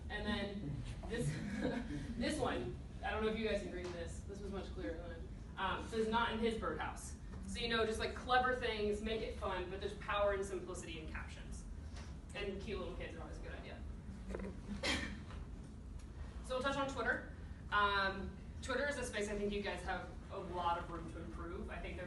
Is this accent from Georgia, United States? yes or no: yes; Atlanta, Georgia, United States; I'm from Atlanta, so it's been a rough go at things.